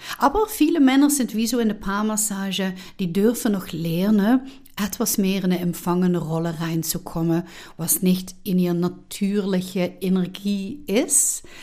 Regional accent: Netherlands; German is a second language; wie ich als Niederländer

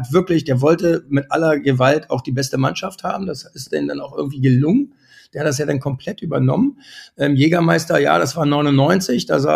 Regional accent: Berlin, Germany; Wenn man als Berliner nach Braunschweig kommt

